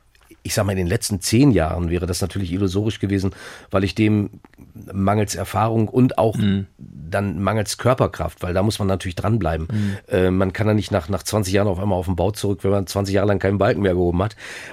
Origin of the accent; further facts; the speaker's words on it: North Rhine-Westphalia, Germany; ich habe wunderbare Jahre gehabt in Köln-Klettenberg. Und das Einzige ist, als Ostwestfale stehe ich natürlich auf dem Kriegsfuß mit dem Karneval.